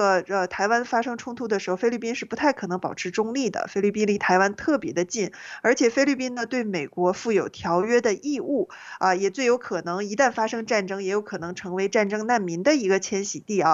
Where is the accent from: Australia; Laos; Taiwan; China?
China; now in United States; 我们从小在这个中共体制的教育下